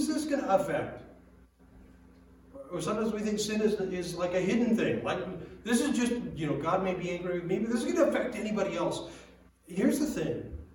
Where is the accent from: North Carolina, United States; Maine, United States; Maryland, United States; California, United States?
California, United States; Monterey; now in South Lake Tahoe, United States; been up here in Tahoe for 16 years doing adult ministry primarily. But before that, I grew up in Monterey, lived in Monterey, worked at a church in Monterey for about 10 years.